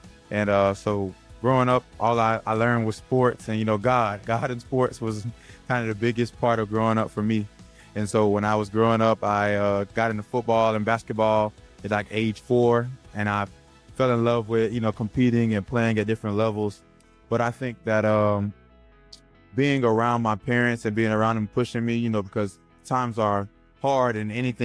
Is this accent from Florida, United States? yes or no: yes; Alachua, Florida, United States; Yes, I'm actually from Alachua, Florida, a small town outside of Gainesville, Florida.